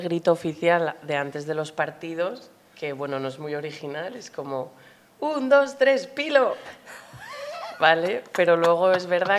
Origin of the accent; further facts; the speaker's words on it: Gijón, Asturias, Spain; hay gente que viene de fuera, pues yo vengo de Gijón